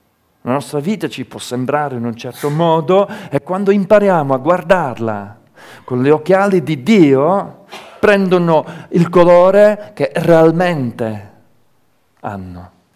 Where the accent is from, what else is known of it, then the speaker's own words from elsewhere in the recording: Calabria, Italy; also born or lived in Switzerland; Siamo calabresi, condizionati dalla nostra cultura. E io oggi posso dire con piena convinzione che sono calabrese, sapete perché? Ieri al convegno ho capito che per l'Italia, avendo la doppia cittadinanza, per l'Italia io non sono più svizzero. Io sono italiano e basta.